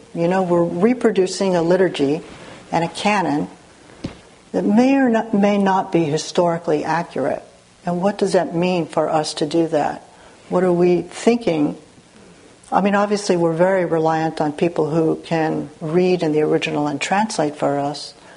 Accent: United States; For example, part of … is, I'm Japanese American. I always have been, and I'm pretty sure I always will be.

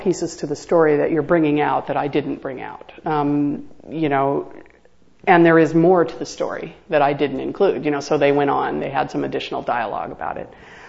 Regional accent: Arizona, United States; I mean, I grew up in Arizona where there were rattlesnakes, diamondbacks everywhere. And we had an outhouse.

